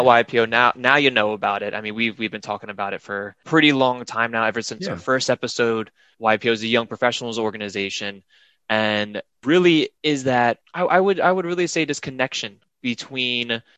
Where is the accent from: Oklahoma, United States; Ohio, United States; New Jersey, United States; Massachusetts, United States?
New Jersey, United States; I grew up in South Jersey.